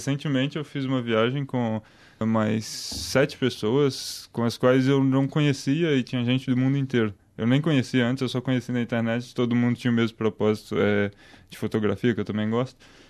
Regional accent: Belo Horizonte, Minas Gerais, Brazil; eu sou de Belo Horizonte, a minha universidade é Centro Universitário Newton Paiva.

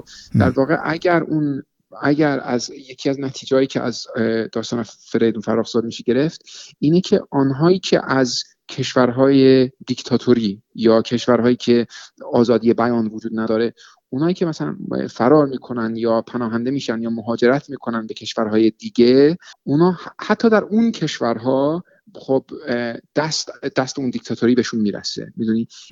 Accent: England, United Kingdom; شنونداتون شاید از لهجه من به اصطلاح بفهمن که من یعنی یه رگم ایرانیه، یه رگ انگلیسی. در شمال انگلیس بزرگ شدم و مادرم یعنی انگلیسیه، پدرم ایرانیه

